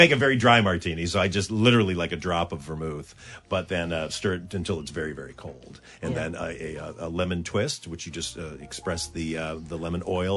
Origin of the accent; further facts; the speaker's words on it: Michigan, United States; And I'm from Michigan, so I'm going to be drunk.